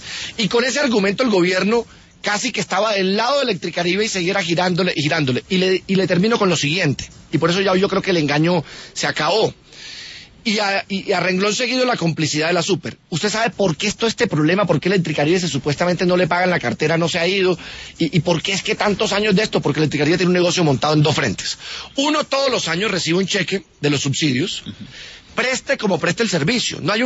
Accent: Cereté, Córdoba, Colombia; En mi pueblo, en Cereté, la semana pasada, 24 horas de corte.

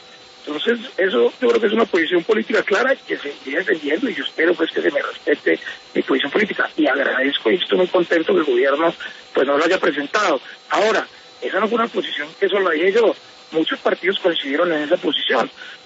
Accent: Colombia; soy el colombiano más feliz del mundo

